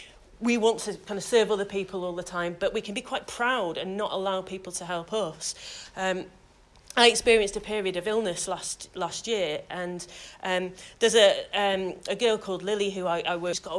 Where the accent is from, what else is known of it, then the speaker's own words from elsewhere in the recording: Manchester, North West England, United Kingdom; now in Newcastle upon Tyne, United Kingdom; I live in Newcastle upon Tyne, so I've travelled quite a way yesterday. I'm originally from Manchester, so I'm not quite a naturalised Geordie, but I do my best.